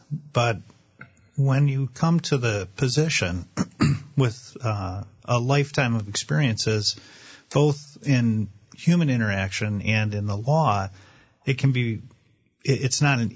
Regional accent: Detroit, Michigan, United States; also born or lived in Toledo; I was born in Toledo, was baptized in Jesu Parish in Toledo, received all my sacraments at Jesu Parish in Detroit

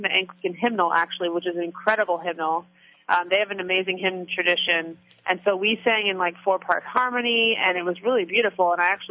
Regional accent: New Jersey, United States; Because growing up in New Jersey, I honestly didn't know a lot of Catholics that went to Mass.

